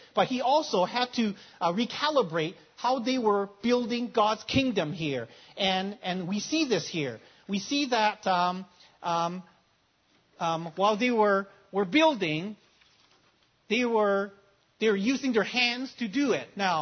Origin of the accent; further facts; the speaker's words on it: Victoria, British Columbia, Canada; born there; my parents live in Victoria, Canada. That's where I'm born. I'm a Canadian."